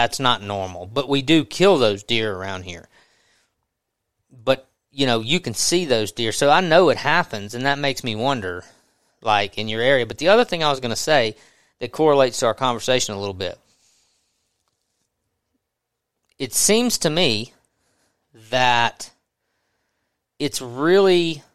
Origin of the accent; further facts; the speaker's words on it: Mississippi, United States; I'm from Southwest Mississippi, so this is an easy analogy to make.